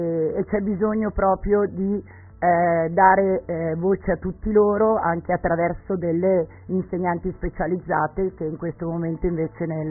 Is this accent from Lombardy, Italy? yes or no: yes; Milan, Lombardy, Italy; Sono partita dalla gavetta, allora sono partita da un quartiere di Milano che non è tanto lontano da dove si trova la radio, eravamo delle ragazzine